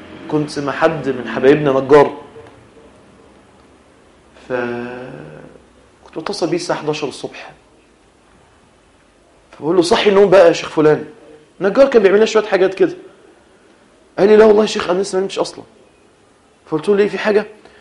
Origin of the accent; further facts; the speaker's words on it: Egypt; رغم ان احنا عندنا في مصر هنا اصوات احسن منهم واتقن منهم؟